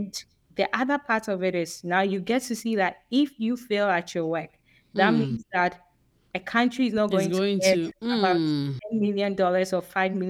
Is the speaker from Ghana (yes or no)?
yes; Ghana; You know how growing up in Ghana, we always see all these development projects.